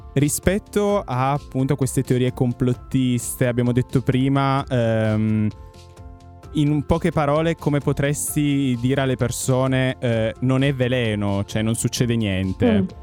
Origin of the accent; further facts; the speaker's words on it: Turin, Piedmont, Italy; io sono di Torino